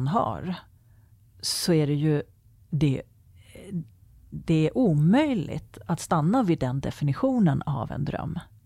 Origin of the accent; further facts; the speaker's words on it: Sweden; för att vi är så pass rationella som vi svenskar är.